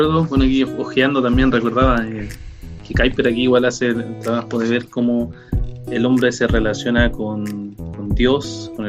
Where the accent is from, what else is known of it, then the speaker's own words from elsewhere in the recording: Arica, Arica y Parinacota, Chile; Yo soy de Arica